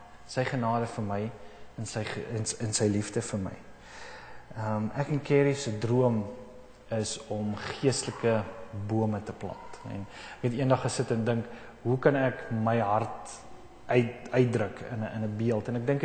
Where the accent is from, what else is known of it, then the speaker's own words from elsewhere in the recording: Centurion, Gauteng, South Africa; also born or lived in Bloemfontein; now in Canada; Ek het groot geword in Centurion, gebore in Bloemfontein. En het toe in Sudan gaan werk in Khartoum.